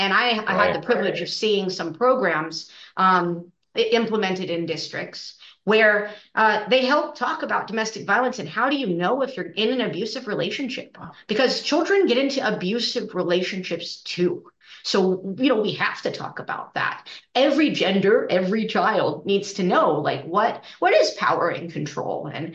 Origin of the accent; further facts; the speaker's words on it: Reno, Nevada, United States; I'm from Reno, Nevada, originally.